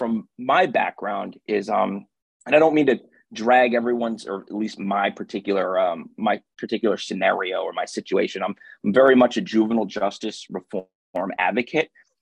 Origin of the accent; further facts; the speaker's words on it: New England, United States; I'm from the New England area, so I'm not familiar with the circumstance that her son is unfortunately involved in.